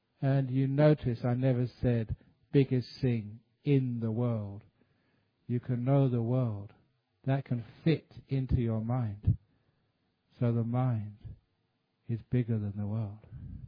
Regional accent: England, United Kingdom; my home country, like England

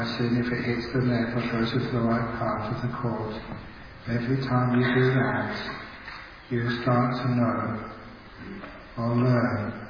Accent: England, United Kingdom; because I'm English myself

